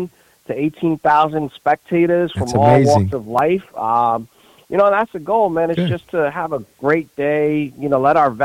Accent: New Jersey, United States; now in Reading, United States; But listen, I'm close to Brooklyn. I'm from North Jersey.

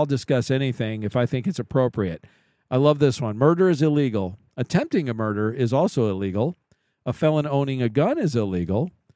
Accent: Kansas City, Missouri, United States; my hometown is Kansas City, and I feel terrible for what happened to those people there.

